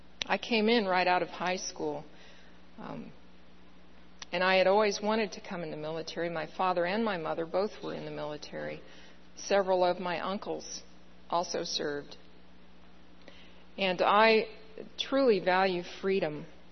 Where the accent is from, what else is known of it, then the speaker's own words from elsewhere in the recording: United States; As an American, as a member of the United States Air Force, as a member of God's kingdom, I'm not willing to give up my freedom.